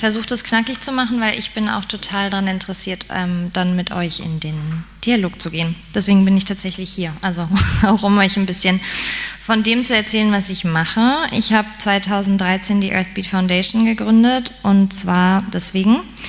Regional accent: Pforzheim, Baden-Württemberg, Germany; Ich bin in einer Schmuckfamilie groß geworden in Pforzheim

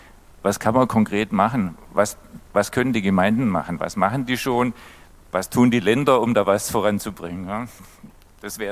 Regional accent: Karlsruhe, Baden-Württemberg, Germany; ich komme aus Karlsruhe, da gibt es ganz viel Bestandgebäude, es gibt viel Sonne.

